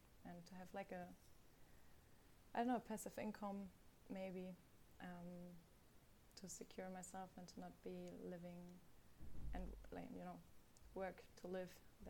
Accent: Hesse, Germany; now in Berlin, Germany; I always say I'm from Frankfurt, but I'm actually like from a town nearby. So it's a village. It's not really big

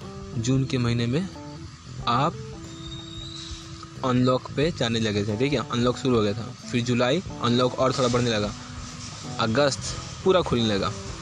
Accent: Bihar, India; मैं एक बिहारी हूँ और मैं एक भुनिहार बिहारी हूँ

